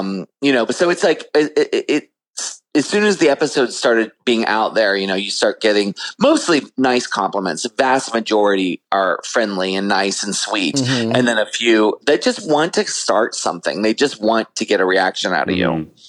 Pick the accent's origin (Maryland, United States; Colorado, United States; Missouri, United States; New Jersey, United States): Maryland, United States; well, you know, I grew up in Maryland and this and that.